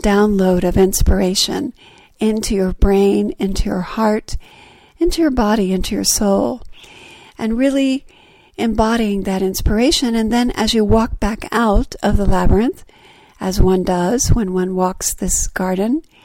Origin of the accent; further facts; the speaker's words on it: Texas, United States; now in Georgia, United States; we chose Spanish, because I come from Texas. There's a lot of Spanish influence from that area of the country. And of course, here, even in Georgia, there is as well.